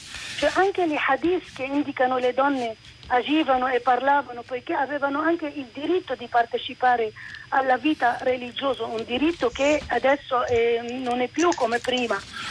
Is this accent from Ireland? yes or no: no; Lebanon; Io vengo dal Libano, ed è un piccolo paese